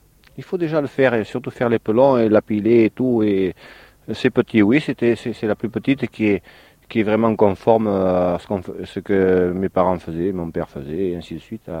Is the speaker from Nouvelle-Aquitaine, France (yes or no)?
yes; Chourgnac, Nouvelle-Aquitaine, France; Affirmatif, je suis des Chourgnacs, oui.